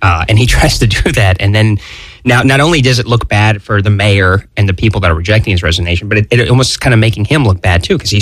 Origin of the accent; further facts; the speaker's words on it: Orlando, Florida, United States; I don't know if you know this, but I come from Orlando. I moved about 8 years ago